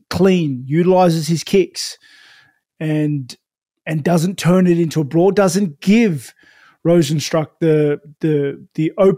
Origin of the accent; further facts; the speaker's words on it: New Zealand; Nah. I'm Kiwi.